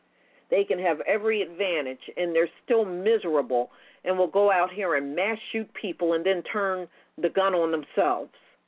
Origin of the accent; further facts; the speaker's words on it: Philadelphia, Pennsylvania, United States; When I grew up in Philadelphia, there was a black homeless man found in an abandoned house.